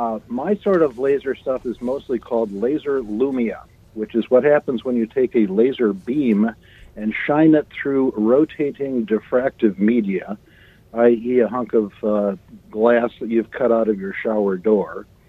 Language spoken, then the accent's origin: English; Ann Arbor, Michigan, United States; now in Jackson, United States; I grew up in Ann Arbor, and so our mailing address and about half our crew lives there, but I now am out near Jackson, Michigan, out in the country